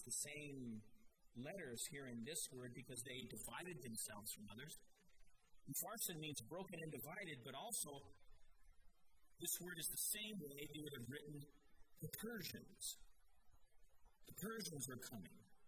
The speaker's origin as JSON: {"language": "English", "town": "Denver", "region": "Colorado", "country": "United States", "said": "I'll tell you, I'm from Denver, so the Oakland Raiders are not my favorite team."}